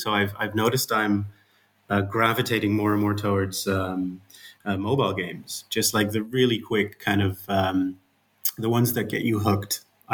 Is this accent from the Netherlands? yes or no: yes; Netherlands; accent: Dutch; English is a second language; I'm Dutch, as you can hear from my accent, I guess.